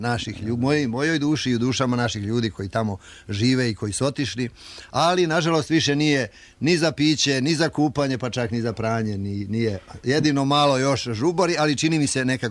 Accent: Šumadija and Western Serbia, Serbia; Uvijek je tu jedna slika na livadi u mom rodnom kraju preko puta naše kuće. Mi smo u jednoj dolini, prvo je drum, pa livade, pa reka, pa brdo Talambas. Eto je reka Gruža

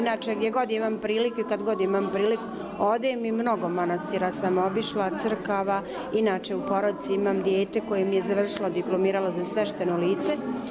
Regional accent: Banja Luka, Republika Srpska, Bosnia & Herzegovina; dolazim iz Banja Luke.

